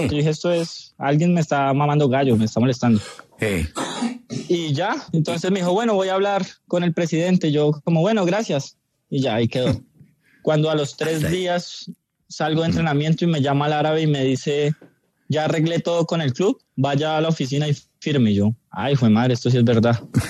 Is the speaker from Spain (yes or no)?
no; Carmen de Apicalá, Tolima, Colombia; De Apicalá, no diga que soy de Melgar porque mi mamá se vuelve loca.